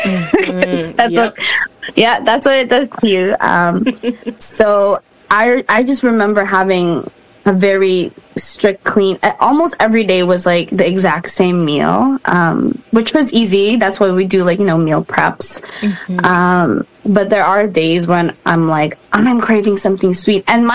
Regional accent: Philippines; I grew up in the Philippines, or I was born in the Philippines.

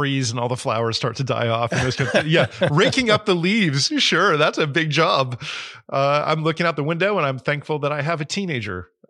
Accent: New Jersey, United States; So I grew up in New Jersey, so I'm not too far away.

